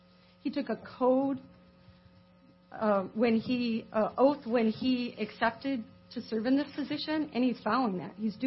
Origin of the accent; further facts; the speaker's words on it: Boyne City, Michigan, United States; I'm from Boyne City in Charlevoix County.